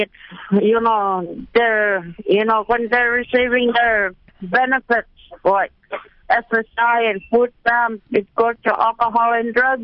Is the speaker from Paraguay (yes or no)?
no; Eek, Alaska, United States; I was talking to my hometown councils in my village. At hometown in my village is at Eek.